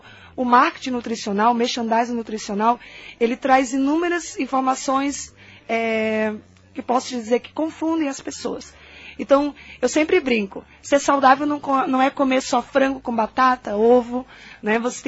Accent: Northeast Region, Brazil; moved away; Eu sou nordestina, né, e lá no Nordeste, quando eu vim para cá, eu tive que me adaptar

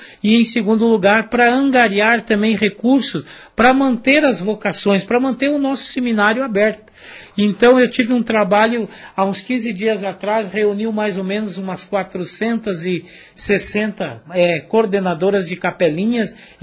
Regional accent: Santa Catarina, Brazil; born there; also born or lived in Paraná; now in União da Vitória, Brazil; Sou catarinense de nascimento, mas sou paranaense de coração, porque aqui fiquei, permaneci, fiz minha formação, me tornei padre e agora exerço o meu ministério sacerdotal aqui em União da Vitória.

